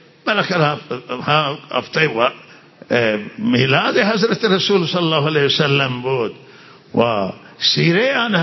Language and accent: Persian; Iran; ما ایرانی هستیم شهروند ایرانیم